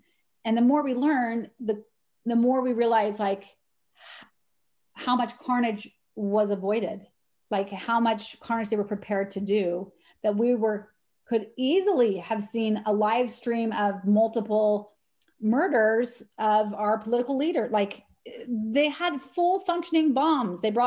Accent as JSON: {"language": "English", "town": "St. George", "region": "Utah", "country": "United States", "tie": "born or raised there", "said": "I remember growing up, I grew up in St. George, Utah, and it's very desert."}